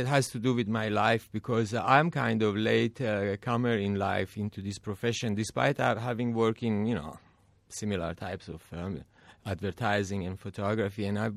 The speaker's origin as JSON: {"language": "English", "country": "Italy", "tie": "born or raised there", "said": "I grew up in Italy, of course, it's a culture nation"}